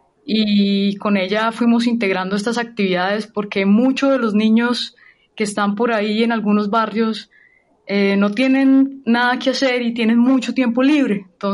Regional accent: Santander, Colombia; estudié Comunicación Social en la Universidad de La Sabana, tengo 32 años, soy de Santander, así no parezca por el acento

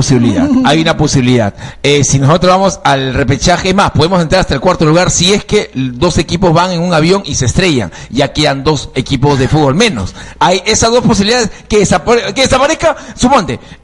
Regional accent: Yurimaguas, Loreto, Peru; Yurimaguas.

